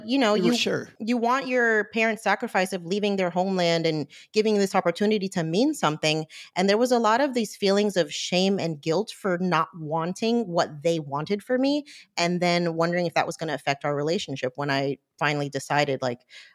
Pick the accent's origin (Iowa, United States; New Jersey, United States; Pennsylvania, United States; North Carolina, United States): New Jersey, United States; born there; And then I was born in New Jersey.